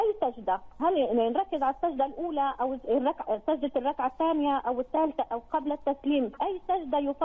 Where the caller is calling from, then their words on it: Islamabad, Islamabad Capital Territory, Pakistan; انا من اسلام اباد والله من باكستان